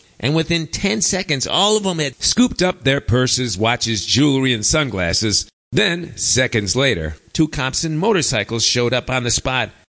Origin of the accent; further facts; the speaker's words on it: Chicago, Illinois, United States; now in Spain; And when I told him I was from Chicago and I never wanted to go back to the U.S. for any reason whatsoever